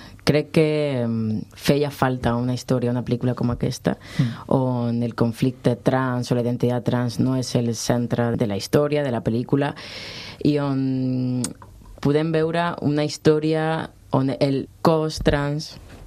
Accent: Níjar, Andalusia, Spain; Catalan is a second language; yo vaig créixer a Níjar, yo vaig créixer a Almería.

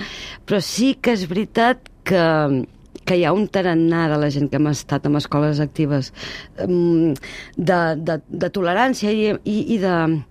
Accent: Valls, Catalonia, Spain; No, jo sóc de Valls, vaig néixer a Valls i a Valls vaig començar a fer teatre

